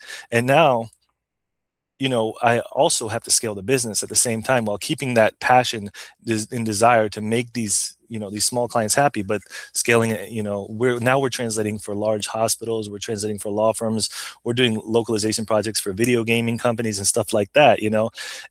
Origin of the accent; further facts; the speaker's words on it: Florida, United States; So I grew up in Florida. I grew up in a small town, but even in Florida, there's a diverse group of people.